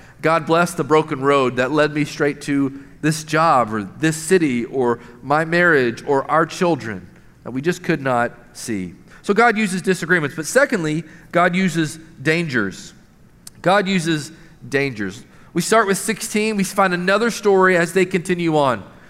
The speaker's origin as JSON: {"language": "English", "town": "Knoxville", "region": "Tennessee", "country": "United States", "tie": "born or raised there", "said": "we grew up in Knoxville together."}